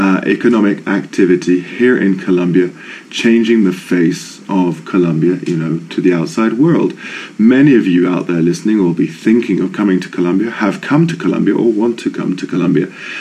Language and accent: English; England, United Kingdom; And I take this well, and I say, here as an Englishman, I'm still considered a hooligan, despite having never been a hooligan in my life.